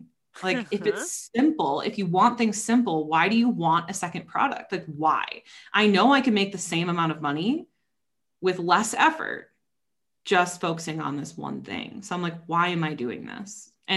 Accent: Midwest, United States; I think it's two we're from the Midwest.

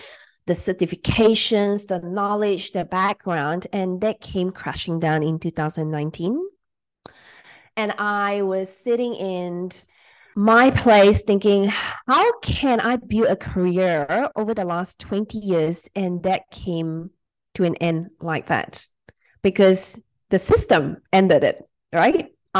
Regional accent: Malaysia; was I grew up in Malaysia.

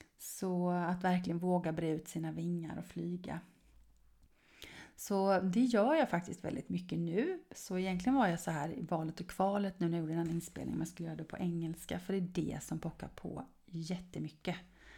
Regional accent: Sweden; Men jag är ju svensk och jag har kurser på svenska också.

